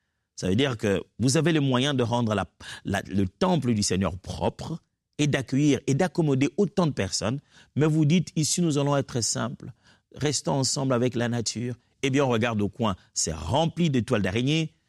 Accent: Kinshasa, DR Congo; moi, je viens de Kinshasa, la RDC

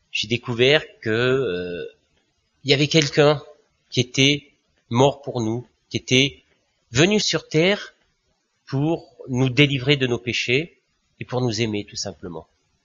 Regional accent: Marseille, Provence-Alpes-Côte d'Azur, France; born there; also born or lived in Alsace, France; je suis né à Marseille dans une famille catholique. J'ai atterri dans les années 76 en Alsace.

